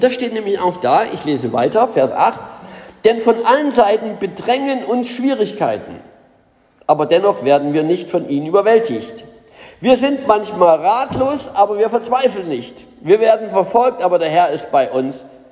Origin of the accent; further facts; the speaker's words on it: Berlin, Germany; gerade in so einer Stadt wie Berlin, ich bin ja Berliner